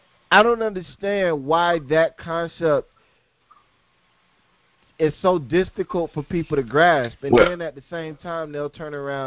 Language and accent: English; United States; Me, especially being an American, I feel like I can say this.